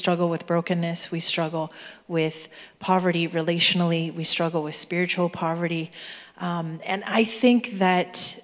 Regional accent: Canada; born there; sees me as a Canadian-born person any differently

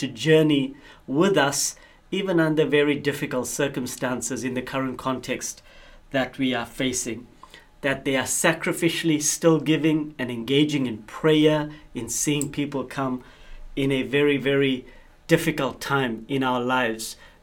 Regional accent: South Africa; now in Mosbach, Germany; I come from South Africa. I am currently the CEO of OM Ships, working here in Mosbach in Germany.

